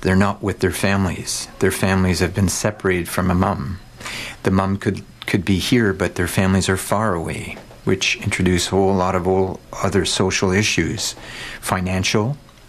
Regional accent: Montreal, Quebec, Canada; I come from Montreal, and both my wife and I are perinatologists.

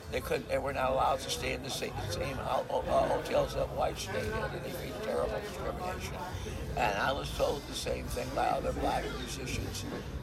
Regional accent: Chicago, Illinois, United States; I grew up in Chicago, but I stayed with my white relatives in Los Angeles.

